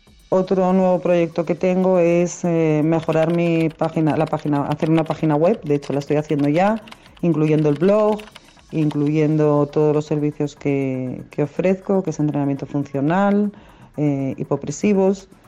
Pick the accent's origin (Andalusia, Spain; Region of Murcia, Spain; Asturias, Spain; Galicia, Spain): Asturias, Spain; tengo 51 años, soy asturiana